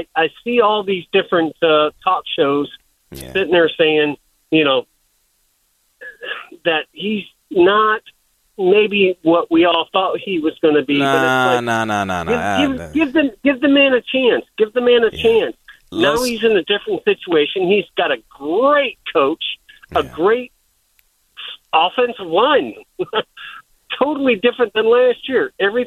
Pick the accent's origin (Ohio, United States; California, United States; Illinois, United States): Illinois, United States; Chicago; moved away as an adult; now in Myrtle Beach, United States; I grew up in Chicago.